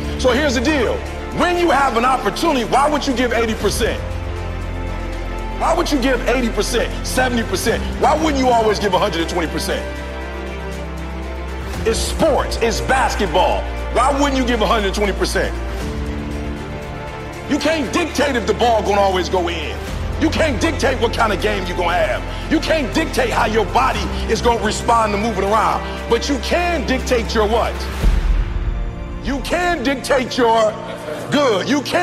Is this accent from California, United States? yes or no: no; Chicago, Illinois, United States; Right, I'm from Chicago, South Side.